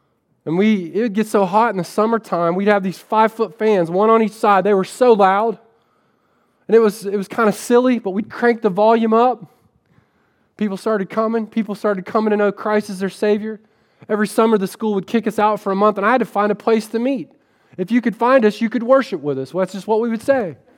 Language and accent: English; Florida, United States; also born or lived in Springfield; now in Chicago, United States; I spent 5 years in Springfield, and I thought I'd move to Chicago and be like, oh man, I'm from Florida, right?